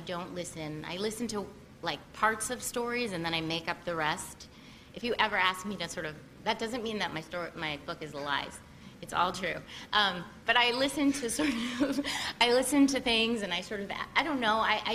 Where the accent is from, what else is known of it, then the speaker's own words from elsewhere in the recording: New York City, New York, United States; Well, it was, I grew up in New York City, and I went to an all-girls private school